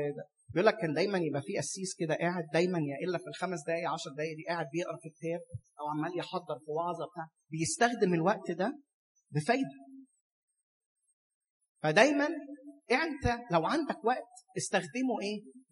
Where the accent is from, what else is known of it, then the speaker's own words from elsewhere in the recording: Egypt; واحنا ساعات كمصريين ما يعني النظام ده عندنا في مصر حاجه يعني مش موجود،